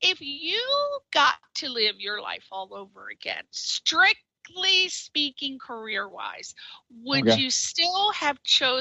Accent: East Coast, United States; now in Los Angeles, United States; And I'm from the East Coast. I'm in Los Angeles.

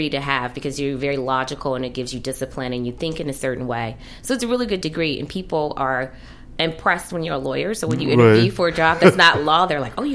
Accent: Detroit, Michigan, United States; also born or lived in Los Gatos / Cambridge; now in Santa Monica, United States; No, I grew up in Detroit, actually.

